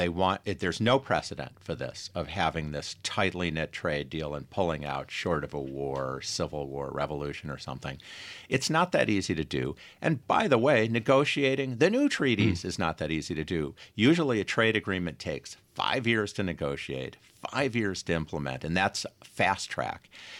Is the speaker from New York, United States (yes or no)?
yes; Rochester, New York, United States; I grew up in Rochester like you, Tom.